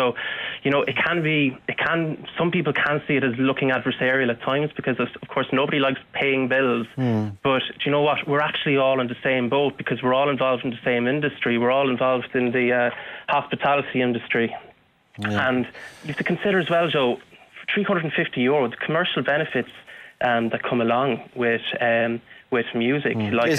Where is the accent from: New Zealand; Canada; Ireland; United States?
Ireland; Munster; I'm from County Kerry myself.